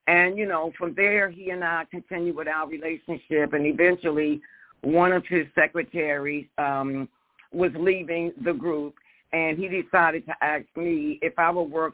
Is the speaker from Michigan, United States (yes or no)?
no; Washington, District of Columbia, United States; It talks about my life growing up in Washington, D.C., and how I entered into the record industry